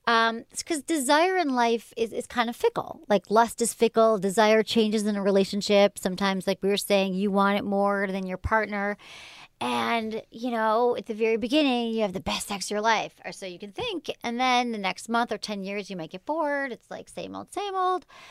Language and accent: English; Australia; And I'm from Australia.